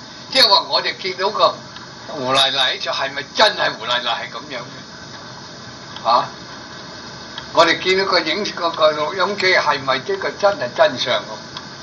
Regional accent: China; 我哋中国人啊，又系独断论喎

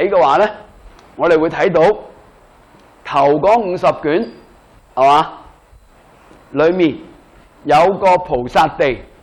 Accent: China; 即系我哋中国人好中意咁噶嘛

